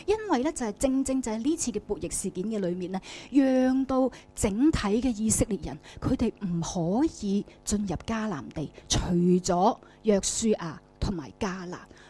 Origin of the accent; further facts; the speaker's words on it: Hong Kong; 我哋香港人曾几何时係被呢个信心危机冲击得好大。